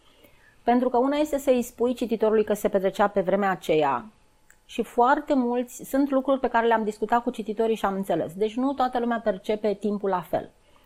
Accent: Țintea, Prahova, Romania; mama și acum locuiește în Țintea, eu am crescut în Țintea

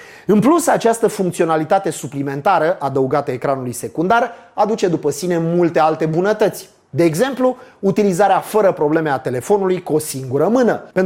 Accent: Romania; Desigur, noi suntem români și știm cum să găsim căi ocolitoare

